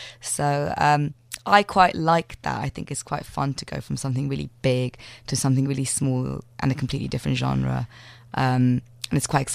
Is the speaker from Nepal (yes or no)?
yes; Bagmati, Nepal; But yeah, I was brought up in Kathmandu Valley